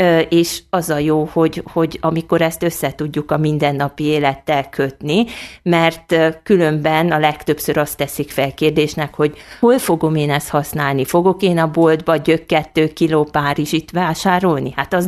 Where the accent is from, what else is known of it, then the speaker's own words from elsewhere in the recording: Székely Land, Romania; moved away as an adult; now in Kiskunhalas, Hungary; vagyok itt Kiskunhalason, ideiglenesen most már 13. éve. Ugye én egyetem után egy évet tanítottam otthon Székelyföldön